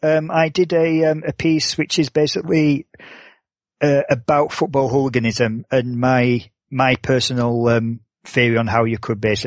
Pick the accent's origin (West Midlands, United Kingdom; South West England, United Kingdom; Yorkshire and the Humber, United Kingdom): Yorkshire and the Humber, United Kingdom; Barnsley; certain teams were coming in to, you know, play my hometown, Barnsley.